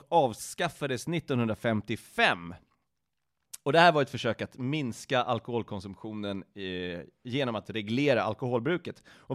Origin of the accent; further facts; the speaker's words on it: Sweden; Men jag är svensk.